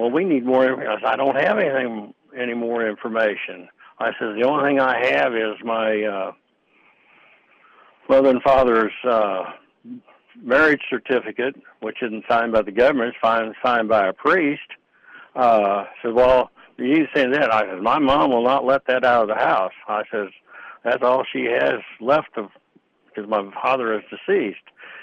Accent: Vancouver, British Columbia, Canada; born there; I was born in Vancouver, Canada, because my dad was in the Royal Canadian Air Force, even though he and my mom were from Kansas City area.

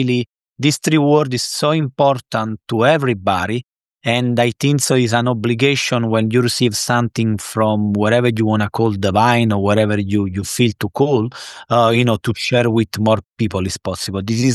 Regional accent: Naples, Campania, Italy; English is a second language; Yeah, I am Italian from Napoli. I grew up in a loving family in Napoli.

